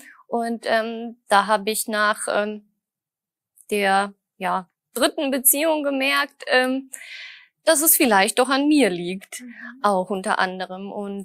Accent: Düsseldorf, North Rhine-Westphalia, Germany; ich komme aus Düsseldorf und bin Bauingenieurin

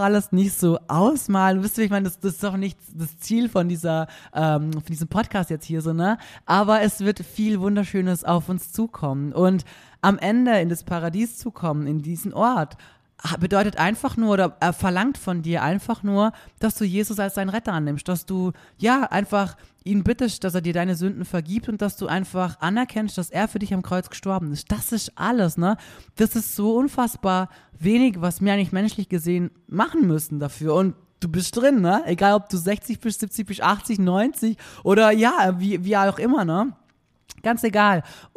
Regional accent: Austria; also es gibt einen Unterschied zwischen einem Spital, das heißt bei uns in Österreich, wie hat es geheißen bei euch in Deutschland?

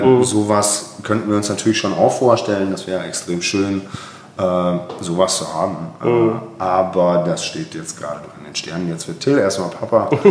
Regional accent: Augsburg, Bavaria, Germany; Ich bin ursprünglich aus Augsburg.

